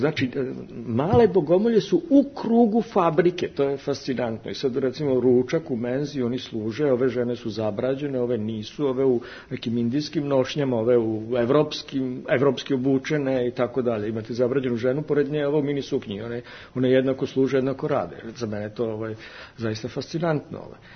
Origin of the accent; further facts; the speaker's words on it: Vojvodina, Serbia; baš kod nas u Vojvodini laka, vid Kineze, kaže, kako su se uzdigli